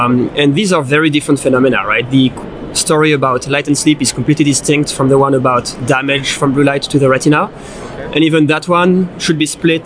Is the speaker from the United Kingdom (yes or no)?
no; France; now in United States; I am from France.